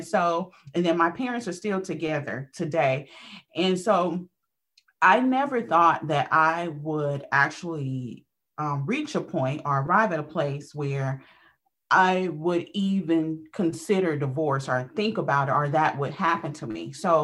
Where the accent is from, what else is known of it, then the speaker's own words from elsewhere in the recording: Louisiana, United States; So I was raised originally from Louisiana, right?